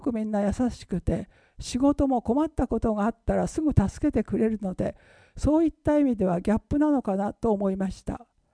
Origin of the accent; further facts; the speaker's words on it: Oi, Kanagawa, Japan; 私も大井町で生まれ育って約20年間住んでいた中でいい町だなと思うところが多かった